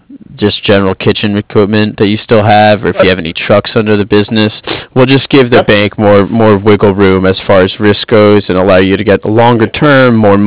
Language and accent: English; East Coast, United States; I'm from the East Coast as well originally